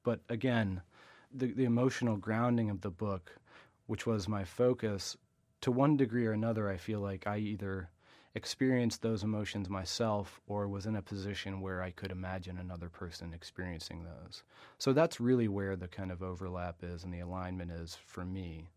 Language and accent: English; Virginia, United States; when I grew up in Virginia, in the South, I think a lot of soldiers come from sort of an area of the country similar to the one that I grew up in.